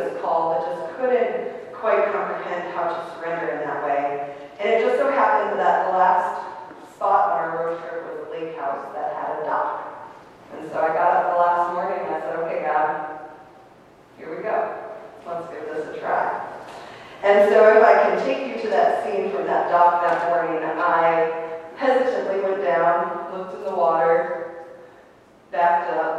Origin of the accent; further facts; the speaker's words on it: Buffalo, New York, United States; I like water, but I think growing up in Buffalo, there's not many years of the months of summer, so you don't learn diving.